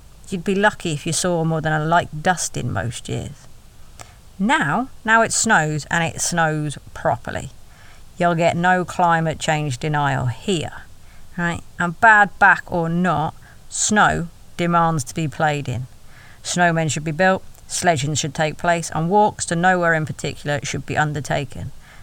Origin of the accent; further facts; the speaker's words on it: United Kingdom; Talking of the weather, and being British, it is a talent I possess